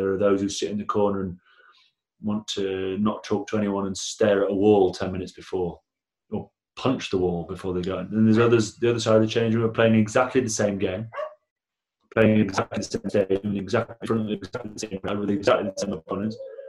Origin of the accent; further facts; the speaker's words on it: Blackburn, North West England, United Kingdom; I'm from Blackburn.